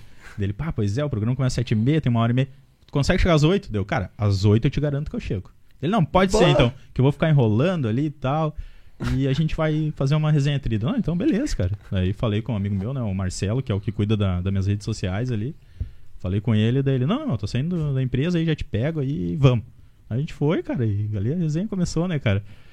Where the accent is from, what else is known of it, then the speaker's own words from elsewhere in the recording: Novo Hamburgo, Rio Grande do Sul, Brazil; Eu sou de Novo Hamburgo.